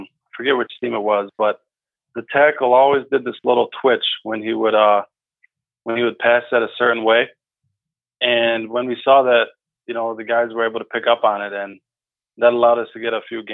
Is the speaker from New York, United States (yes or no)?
yes; Rochester, New York, United States; I'm from Rochester, New York, which is about an hour away.